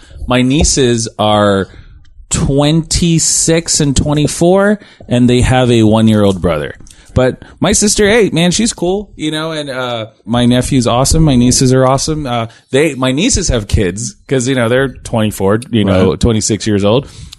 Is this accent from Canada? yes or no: no; San Antonio, Texas, United States; We're overweight. We're from San Antonio. We like breakfast tacos.